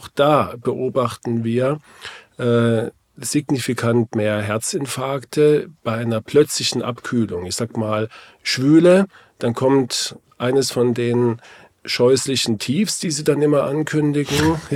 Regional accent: Kurpfalz, Germany; Ja, weil wir sagen Trottoir. Das, ich komme aus der Kurpfalz ursprünglich, da sagt man auch Trottoir.

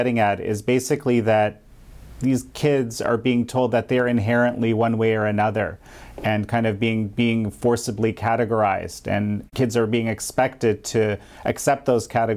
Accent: Canada; America and Canada, which is my home country, both were very much at the top.

